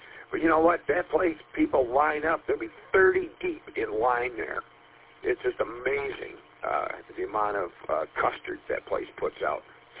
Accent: Roseville, Michigan, United States; I grew up in Roseville, too, and then moved out to Utica area.

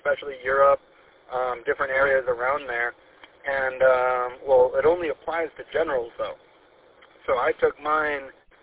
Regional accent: Lapeer, Michigan, United States; we're back here in Lapeer. I was born and raised in Lapeer

